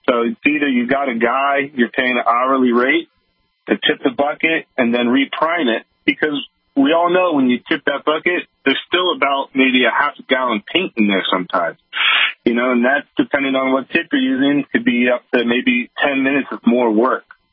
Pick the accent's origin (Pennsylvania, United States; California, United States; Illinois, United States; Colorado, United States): California, United States; San Francisco; born or raised there